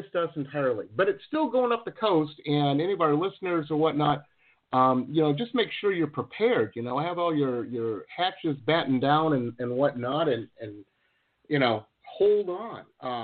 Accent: Detroit, Michigan, United States; I grew up in Metro Detroit, and you're in Pontiac.

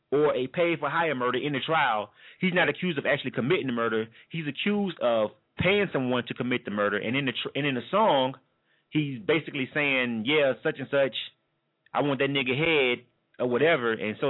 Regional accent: the South, United States; I'm from the South, I live in the South, I live in Atlanta

